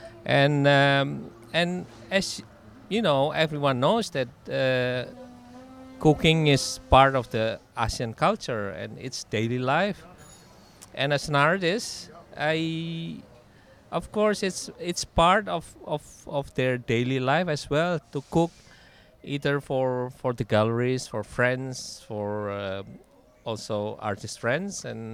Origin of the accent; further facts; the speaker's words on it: Indonesia; now in Basel, Switzerland; from Indonesia. I've been living in Basel for 17 years.